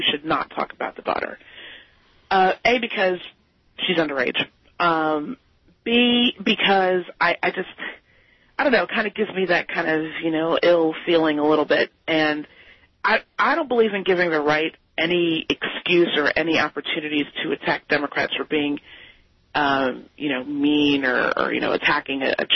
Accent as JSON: {"language": "English", "country": "United States", "said": "But more importantly, it's insulting to me as an American."}